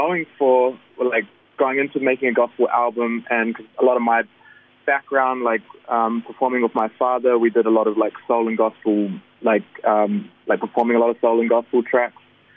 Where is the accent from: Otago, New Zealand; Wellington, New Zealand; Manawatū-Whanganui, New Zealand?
Manawatū-Whanganui, New Zealand; Palmerston North; now in Auckland, New Zealand; I'm originally from Palmerston North, and I just moved to Auckland.